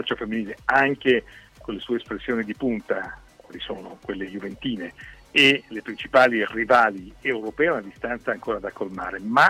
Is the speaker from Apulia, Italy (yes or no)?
no; Brescia, Lombardy, Italy; Beh, io essendo bresciano non posso essere che favorevole